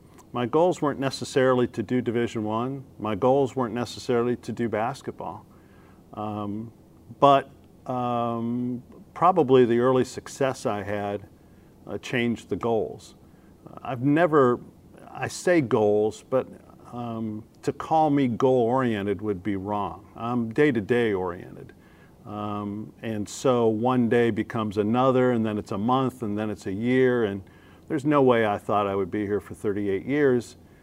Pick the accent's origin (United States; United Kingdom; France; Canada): United States; Cleveland, Ohio; also born or lived in Cincinnati / Chicago; I was born in Cincinnati. I grew up in Cleveland. I went my last 2 years of high school in suburban Chicago.